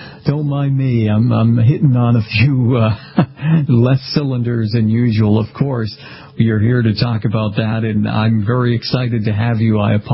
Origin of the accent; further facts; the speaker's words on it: Boston, Massachusetts, United States; I hail from Boston, and I hail from the northeast part of the country, and boy, they have been slammed in recent times.